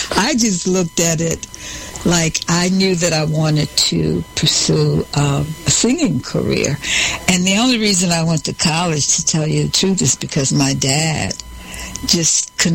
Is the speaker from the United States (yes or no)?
yes; Ohio, United States; singing and out there with, you know, different local bands as, you know, growing up in Ohio.